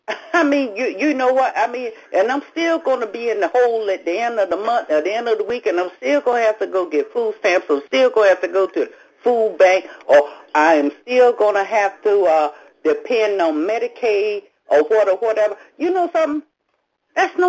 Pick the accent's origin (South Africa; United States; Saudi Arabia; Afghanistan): United States; Philadelphia, Pennsylvania; I'm from Philadelphia.